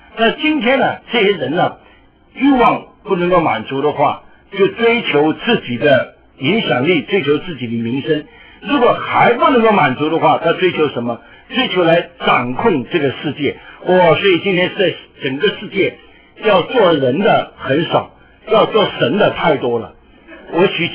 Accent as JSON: {"language": "Chinese", "country": "China", "said": "现在对我们中国人呢，从前我们中国人呢，那些外交官呢，真难做啊"}